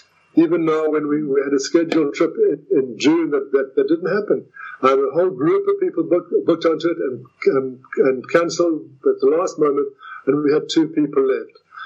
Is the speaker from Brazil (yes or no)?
no; South Africa; accent: South African; now in United States; I don't practice being a South African. I am one. I don't practice my accent, and I didn't buy it at Walmart.